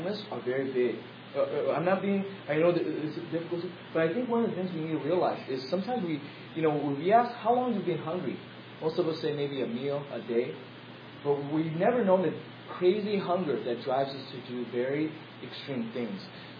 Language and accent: English; United States; One of the things I know being an American is what we're quite spoiled.